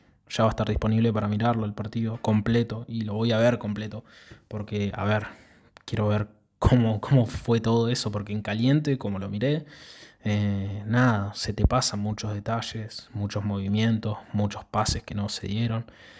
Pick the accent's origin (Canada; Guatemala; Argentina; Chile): Argentina; Capaz que porque soy muy argentino